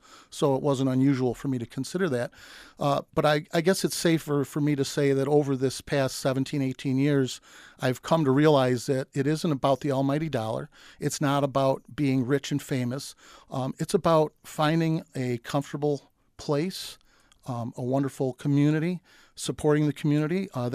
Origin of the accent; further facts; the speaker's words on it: Rochester, New York, United States; born and bred in Rochester region.